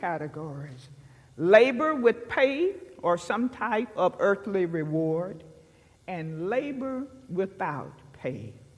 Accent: the South, United States; When I was growing up in the South, Americans honored the Sabbath.

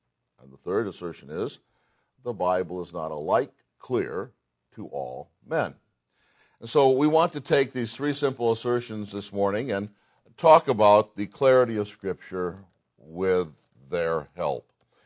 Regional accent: New England, United States; accent: Yankee; Oh, I said in my Yankee accent, fish oil.

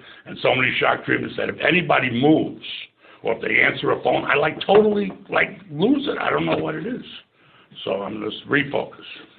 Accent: Queens, New York, United States; now in Florida, United States; We're from Queens in New York, and we got in there.

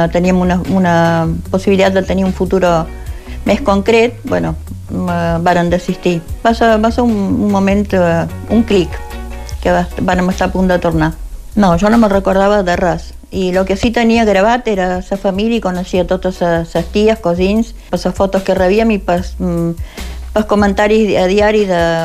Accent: Argentina; also born or lived in Palma; vaig néixer a Palma … de Felanit, i … d'Andratx. Vam emigrar a Argentina l'any 1950

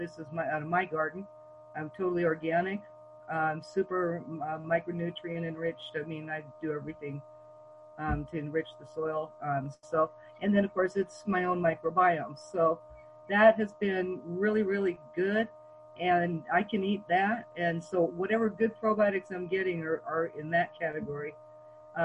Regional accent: Hawaii, United States; But I was born and raised in Hawaii, and that was kimchi was in my diet all along.

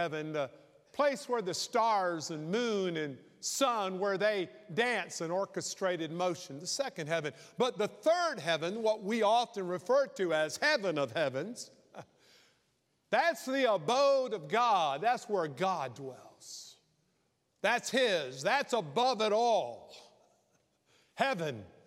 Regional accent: Savannah, Georgia, United States; born there; I was born in Candler Hospital, Savannah, Georgia.

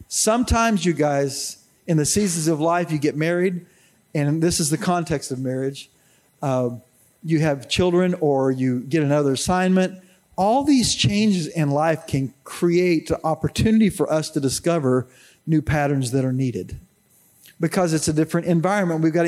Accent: Arkansas, United States; Well, I was raised in Arkansas

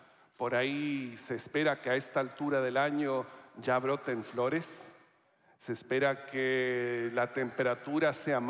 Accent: Chile; now in United States; No es un nombre muy hispano, pero los documentos confirman que sí soy chileno, entre otras cosas.

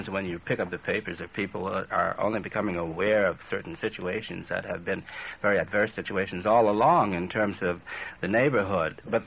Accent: Chicago, Illinois, United States; And I came from Chicago originally, and I came from a rather decent home, I think, and had a pretty good education, schooling, and so forth.

